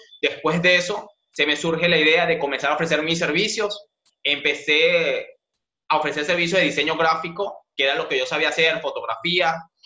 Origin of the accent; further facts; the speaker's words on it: Venezuela; yo viví en Venezuela, soy venezolano, y cuando se va, mi mamá decide marcharse a otro estado, ¿bien? Que es Valencia, Venezuela. Ahí, a los 12 años